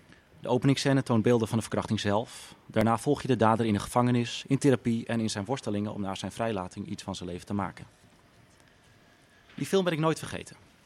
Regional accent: Amsterdam, North Holland, Netherlands; En toen zei ik, ik kom uit Amsterdam.

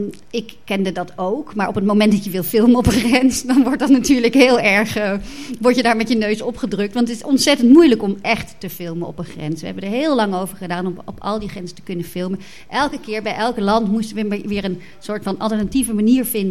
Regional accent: Netherlands; zelf ben ik natuurlijk als Nederlandse, leef ik bijna in een grenzeloze wereld. Hè? Ik ben Europeaan, ik ben wit

